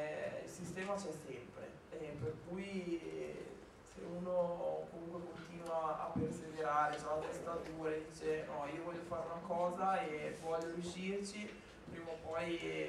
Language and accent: Italian; Milan, Lombardy, Italy; io sono di Milano